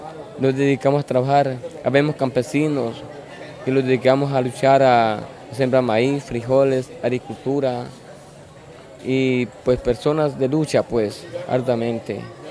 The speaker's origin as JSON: {"language": "Spanish", "country": "Honduras", "said": "por eso estoy viviendo en mi país, porque temo de que me van a hacer algo. Y ahorita la persona que va llegando a Honduras"}